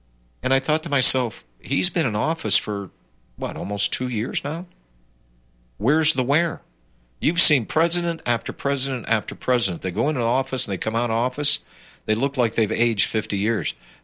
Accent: Pennsylvania, United States; And You know, I'm from Pennsylvania. I was born just east of Pittsburgh.

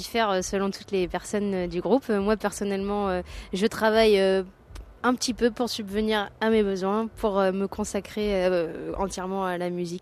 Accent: Blain, Pays de la Loire, France; Moi, personnellement, je viens de Blain. C'est une petite ville juste à côté de Nancy, donc je suis bien locale.

